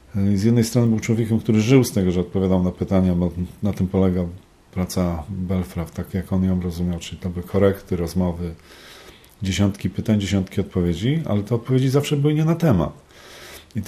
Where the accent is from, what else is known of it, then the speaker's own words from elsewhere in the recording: Bydgoszcz, Kuyavian-Pomeranian Voivodeship, Poland; Wychowałem się w Bydgoszczy. Wakacje spędzałem w Toruniu, w rodzinie babci. I tam się musiałem bić o Bydgoszcz, później wracałem do Bydgoszczy, tam się musiałem bić o Toruń.